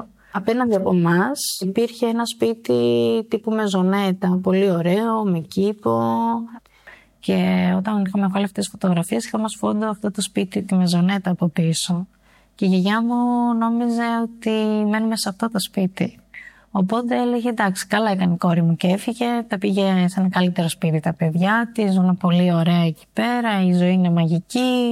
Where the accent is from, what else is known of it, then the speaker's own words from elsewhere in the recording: Albania; now in Greece; Κανένας δεν ήξερε ότι είμαι από την Αλβανία.